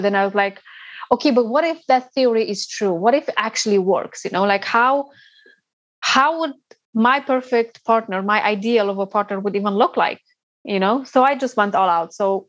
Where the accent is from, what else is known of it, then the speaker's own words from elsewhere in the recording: Romania; because we're both from Romania.